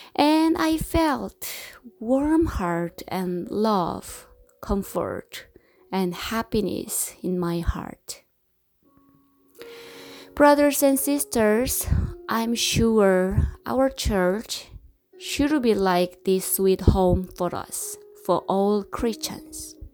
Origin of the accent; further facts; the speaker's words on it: South Korea; I planned to visit my hometown in South Korea last month, April, because I have not visited my parents for 5 years.